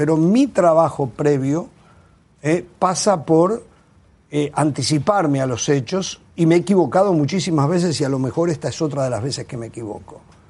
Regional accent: Uruguay; Como uruguayo, estoy contento.

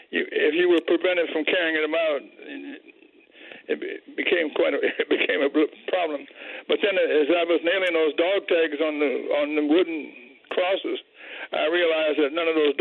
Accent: Chicago, Illinois, United States; Yeah, I lost a very close friend that I grew up with in Chicago.

